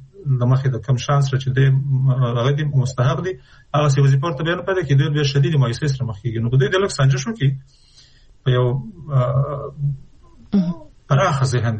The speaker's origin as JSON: {"language": "Pashto", "country": "Afghanistan", "said": "نو چون موږ د افغانستان خلک یو، د افغانستان په هر فرد"}